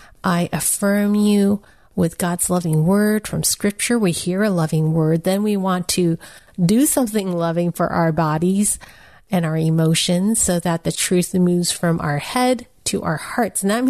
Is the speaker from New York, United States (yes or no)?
no; San Francisco, California, United States; born there; And because I'm Chinese American, I was born in San Francisco Chinatown with a mail order bride.